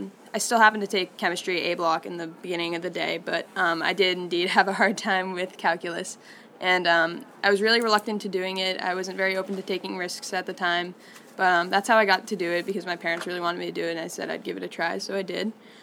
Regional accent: Carlisle, Massachusetts, United States; I'm from Carlisle, Mass.

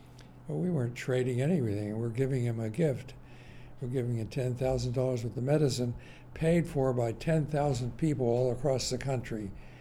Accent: Warren, Ohio, United States; And yeah, after all, I'm a small town boy. I grew up in Warren, Ohio.

